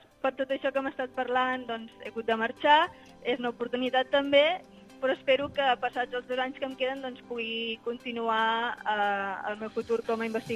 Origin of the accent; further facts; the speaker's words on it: Catalonia, Spain; now in Netherlands; jo sóc l'única catalana que hi ha.